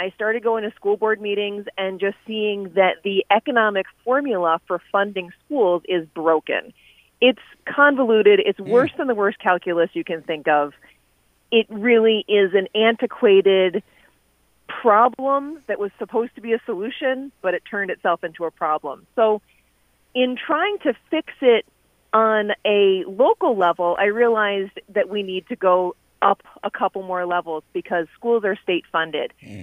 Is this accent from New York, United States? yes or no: yes; New York, United States; So I grew up in the Great South Bay. So there are little sharks every so often.